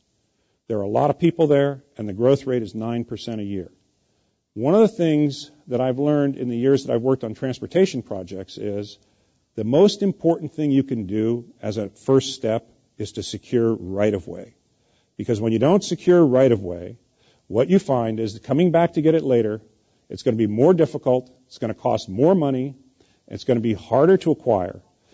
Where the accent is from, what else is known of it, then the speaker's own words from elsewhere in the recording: California, United States; as a Californian who's been here for 36 years, I had not spent much time in the Central Valley.